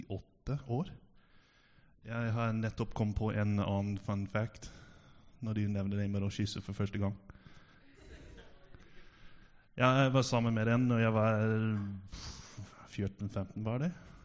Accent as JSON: {"language": "Norwegian", "country": "United States", "second_language": "Norwegian", "said": "Bare så dere vet, det kan hende jeg svarer ved dere på engelsk. Jeg kommer fra USA"}